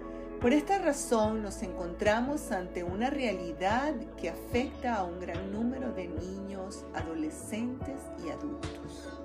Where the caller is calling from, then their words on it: Caracas, Capital District, Venezuela; les saludo cariñosamente desde Caracas, Venezuela.